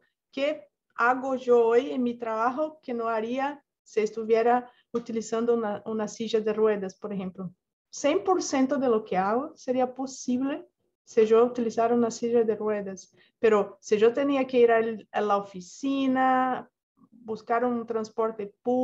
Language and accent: Spanish; Brazil; Spanish is a second language; yo soy brasileña, ustedes ya deben de tener percibido ahí que hablo mi portuñol, pero cuando fui contratada en Oracle hace 4 años, no hablaba español.